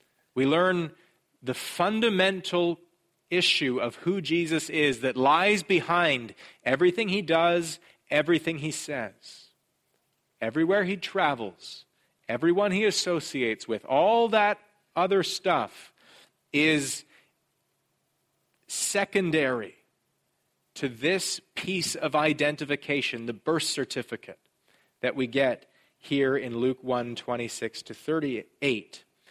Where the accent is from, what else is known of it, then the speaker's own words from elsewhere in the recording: Canada; now in Sunnyvale, United States; I'm Canadian. You have to ask more than my address. I live in Sunnyvale.